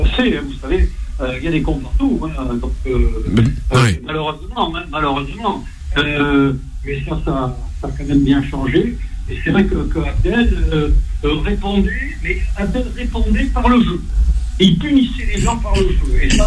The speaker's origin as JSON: {"language": "French", "region": "Nouvelle-Aquitaine", "country": "France", "said": "Et moi, bien je viens d'une région de Bordeaux"}